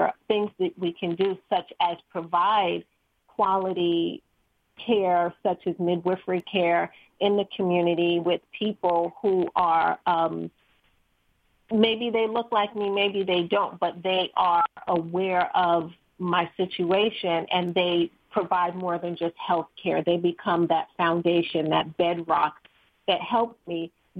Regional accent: New York, United States; is being a New Yorker and being aware of 9/11

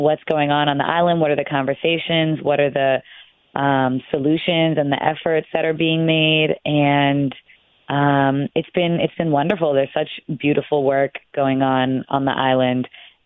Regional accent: New York, United States; I was born and raised in New York, but have strong ties and strong connection to the island.

